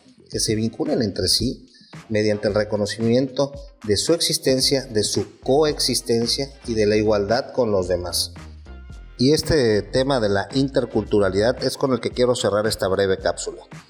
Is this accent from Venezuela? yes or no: no; Campeche, Mexico; nosotros como mexicanos y como campechanos